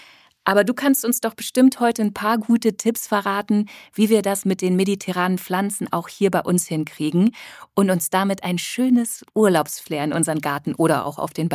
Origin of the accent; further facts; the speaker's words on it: Lower Saxony, Germany; Ich komme ja aus Niedersachsen, aus einem kleinen Dorf.